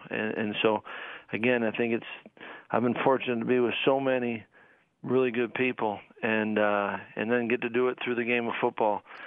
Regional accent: Madison, Wisconsin, United States; I was fortunate because I grew up in Madison.

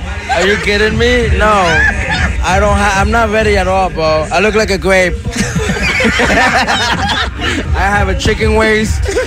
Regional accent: Downey, California, United States; I'm from Downey.

